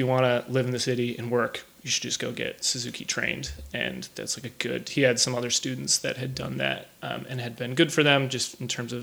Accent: Minneapolis, Minnesota, United States; now in New York, United States; Minneapolis, suburbs of Minneapolis.

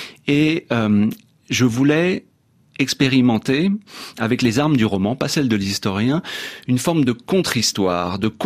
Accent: France; Moi qui ai grandi dans la fascination du cinéma américain, en tant que petit français

